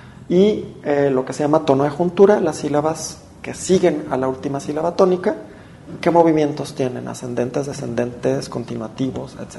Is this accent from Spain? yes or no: no; Guadalajara, Jalisco, Mexico; yo no tengo acento porque en Guadalajara no cantamos, en Guadalajara no tenemos acentos.